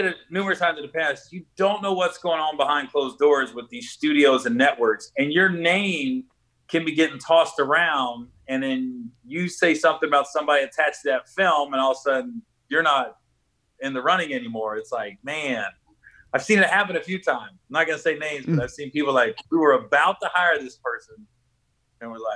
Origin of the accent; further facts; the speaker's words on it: Cincinnati, Ohio, United States; We're from the hometown. We're both from Cincinnati.